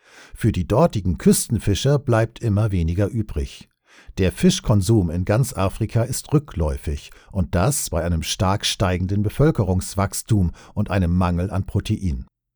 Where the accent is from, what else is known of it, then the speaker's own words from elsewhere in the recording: Baden-Württemberg, Germany; In meiner Heimat, in Kraichgau, wurden systematisch die vielen Klingen